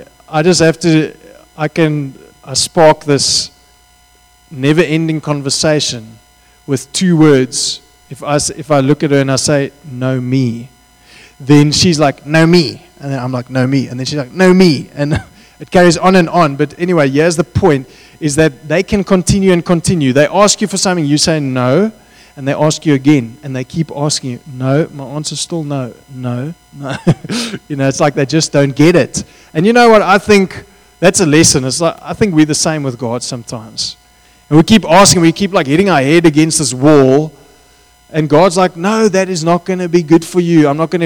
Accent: Table View, Western Cape, South Africa; You know, I'm from Tableview. Tableview is a bit of a different place. It's a nice place to live.

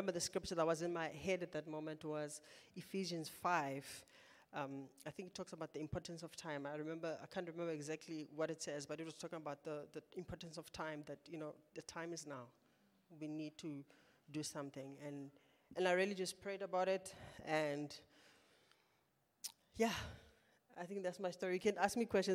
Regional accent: South Africa; because I'm South African. How can you not know I'm South African? How can you not know I'm Xhosa?

